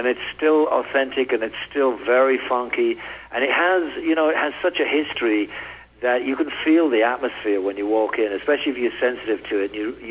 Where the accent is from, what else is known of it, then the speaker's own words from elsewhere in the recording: Middlesbrough, North East England, United Kingdom; I was probably about 14 when I was in my hometown in Middlesbrough.